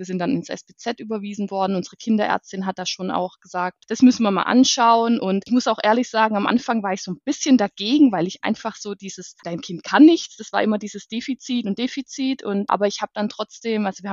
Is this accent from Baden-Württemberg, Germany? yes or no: yes; Baden-Württemberg, Germany; ich bin 38 Jahre alt. Ich komme aus der Nähe von Heilbronn.